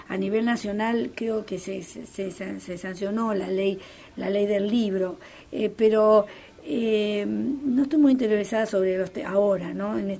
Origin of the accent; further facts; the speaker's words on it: Rosario, Santa Fe, Argentina; siento que se generan cosas que no tienen que ver conmigo, como rosarina